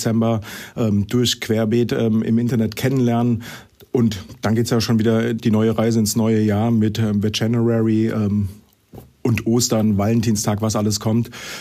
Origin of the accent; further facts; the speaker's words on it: Frankfurt, Hesse, Germany; ist ein Frankfurter Bub. Ich bin 49 Jahre alt